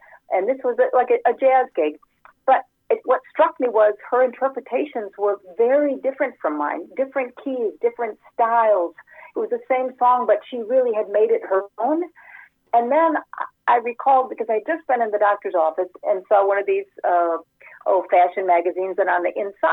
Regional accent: Wisconsin, United States; even though I grew up in Wisconsin, both in the Midwest.

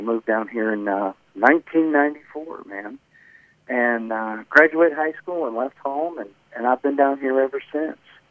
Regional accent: Corning, Iowa, United States; also born or lived in Creston, United States; I was born in Creston and lived the first 4 years of my life right there in Corning.

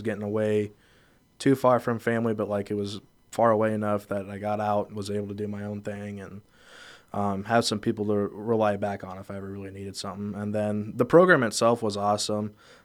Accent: Anita, Iowa, United States; Yeah, so I'm from Anita. I graduated from Cam High School

